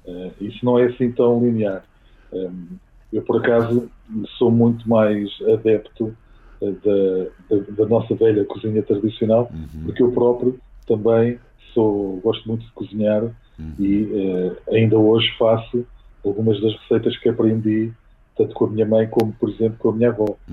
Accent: Mozambique; now in Portugal; quando vim de Moçambique para Portugal, estive um tempo com a minha avó e com os meus tios

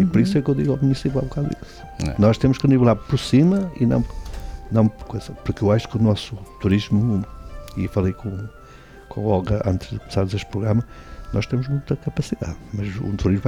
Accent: Caldelas, Norte, Portugal; Eu agora vou falar da minha terra. Sou natural de Caldelas.

